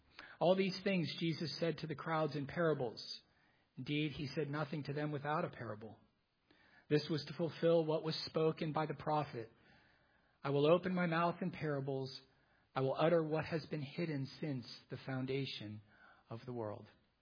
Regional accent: Laguna Niguel, California, United States; I grew up in Laguna Niguel. I've lived here. I came here to Laguna Niguel as I was entering the fourth grade in 1977.

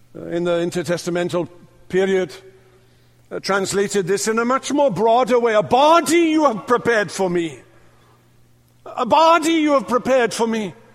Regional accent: Northern Ireland, United Kingdom; I grew up in Northern Ireland, ministered there for 20 years.

